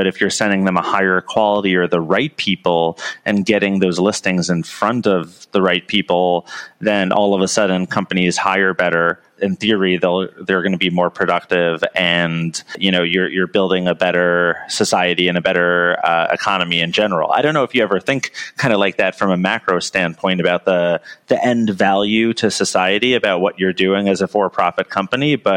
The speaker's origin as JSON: {"language": "English", "region": "New York", "country": "United States", "said": "You know, as a New Yorker, yeah, it's funny."}